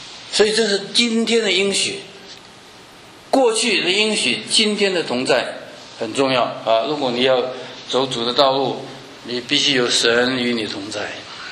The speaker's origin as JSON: {"language": "Chinese", "country": "China", "lives_now": "United States", "said": "那我们中国人就借他们的礼拜堂来用啊"}